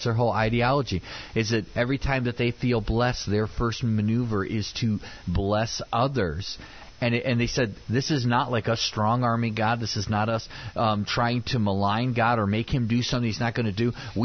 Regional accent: Peoria, Illinois, United States; Well, again, because we came from the Peoria area

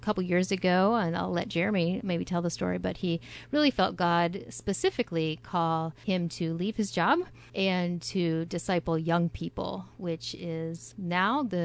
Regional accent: Illinois, United States; I grew up here in Central Illinois in a Christian home and was very blessed

